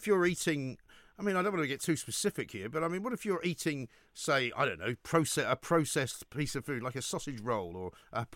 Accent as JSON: {"language": "English", "region": "London", "country": "United Kingdom", "tie": "born or raised there", "said": "I remember growing up in North London, we had a garden. There was a compost heap at the bottom of the garden. And it was a block of flats type situation."}